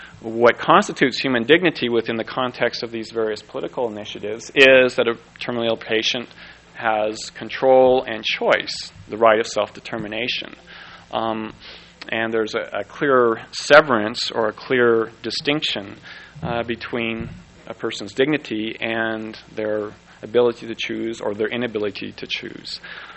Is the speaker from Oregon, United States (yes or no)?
yes; Oregon, United States; One will be voted on this year in my... I guess it's my home state of Oregon. I'm not sure where my home state is anymore.